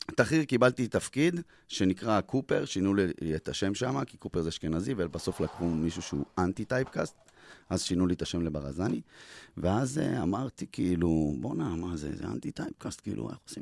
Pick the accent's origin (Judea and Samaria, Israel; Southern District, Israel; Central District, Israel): Central District, Israel; Or Yehuda; בילדות שלי הייתי במאור יהודה וזה, ואז עברתי ליהוד